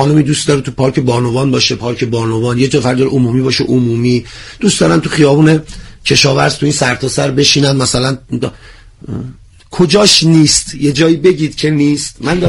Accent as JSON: {"language": "Persian", "country": "Iran", "said": "به عنوان یک ایرانی میگم که فرهنگ براش همه چیه،"}